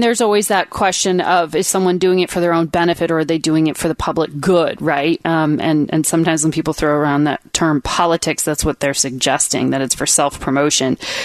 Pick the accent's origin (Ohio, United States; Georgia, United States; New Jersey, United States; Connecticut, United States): Connecticut, United States; She has changed the laws in Connecticut, helped to change the laws in Connecticut, her home state, my home state.